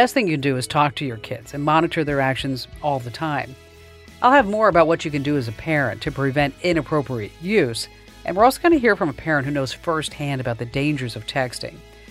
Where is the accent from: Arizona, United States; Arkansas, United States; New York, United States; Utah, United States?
Arizona, United States; And we're talking about my home state now, Arizona.